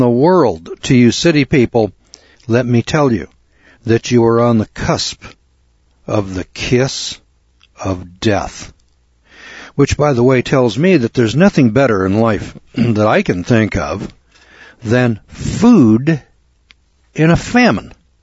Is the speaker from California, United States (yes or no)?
yes; California, United States; When I was a youngster in the Eel River Valley back